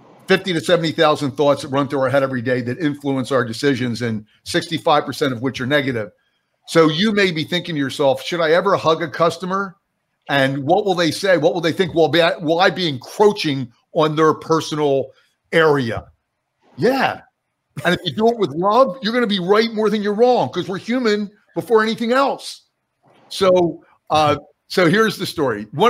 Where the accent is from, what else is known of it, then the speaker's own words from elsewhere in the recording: New Jersey, United States; And listen, I'm from New Jersey. I'm going for it, baby.